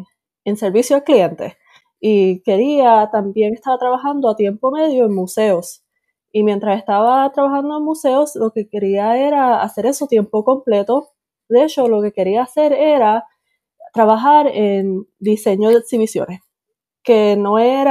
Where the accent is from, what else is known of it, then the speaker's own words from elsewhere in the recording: Puerto Rico; moved away as an adult; now in United States; Pues yo nací en Puerto Rico, estuve viviendo ahí hasta mis 18 años y luego decidí que iba a estudiar en Estados Unidos.